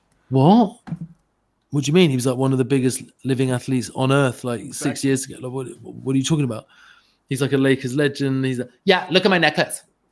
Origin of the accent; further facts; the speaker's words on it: England, United Kingdom; Because I'm just like, oh God, they all know I'm fucking English.